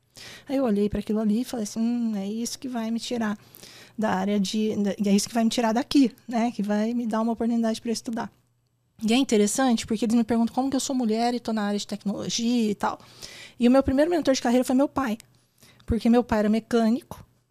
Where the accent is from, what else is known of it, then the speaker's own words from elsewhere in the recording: Minas Gerais, Brazil; accent: mineiro; É, eu sou mineira, né? Então vocês vão perceber ao longo do podcast, quanto mais eu falo, mais mineira eu fico.